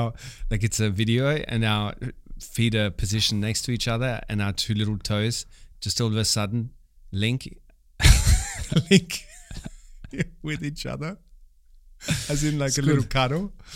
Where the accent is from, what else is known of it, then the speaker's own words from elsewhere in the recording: Australia; I'm Australian